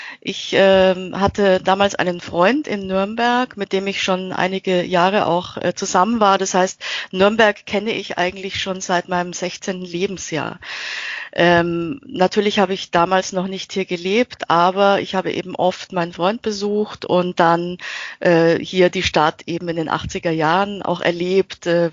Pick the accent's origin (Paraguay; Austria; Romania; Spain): Austria; ich bin in Österreich aufgewachsen als Kind eines österreichischen Vaters und einer deutschen Mutter. Und es ist bei mir tatsächlich so, dass ich in einem Dorf aufgewachsen bin, also ein sehr kleines Dorf